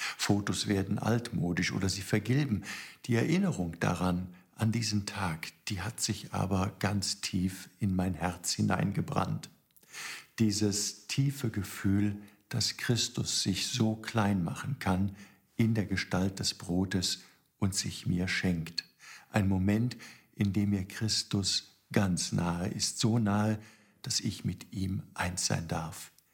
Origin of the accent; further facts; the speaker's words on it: Cologne, North Rhine-Westphalia, Germany; Ich ging damals zur Volksschule in die 3. Klasse hier bei uns in Köln.